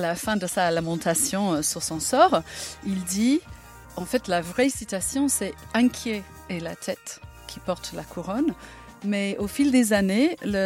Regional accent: Lagos, Nigeria; Donc, chez moi à Lagos, il n'y a même pas une rue qui est nommée pour les gens qui ont gagné l'indépendance, qui ont fait la révolution.

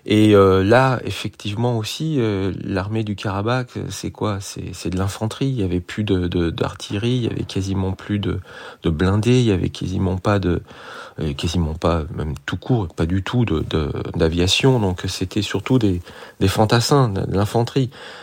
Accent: France; alors que je suis français.

